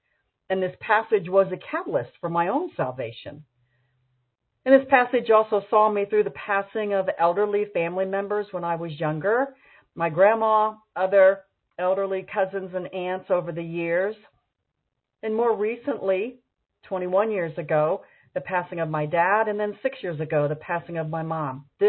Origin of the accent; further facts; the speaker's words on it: Ohio, United States; You know, in my home when I was growing up in Ohio